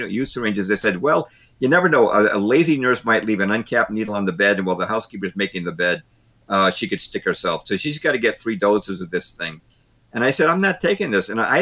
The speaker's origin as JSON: {"language": "English", "town": "Wellesley", "region": "Massachusetts", "country": "United States", "tie": "born or raised there", "said": "Believe it or not, I was the poster boy in my hometown at the time of Wellesley, Massachusetts."}